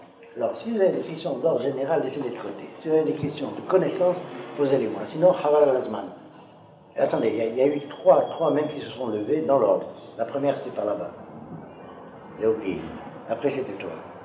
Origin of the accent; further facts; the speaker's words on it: Algeria; born there; Moi, comme vous savez, je suis né en Algérie et j'ai eu beaucoup de relations avec les arabes algériens, en particulier la famille du mufti de la ville où j'habitais.